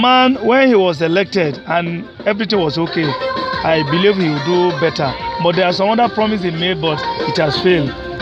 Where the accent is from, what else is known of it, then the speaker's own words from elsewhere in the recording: Kogi, Nigeria; I'm from Kogi.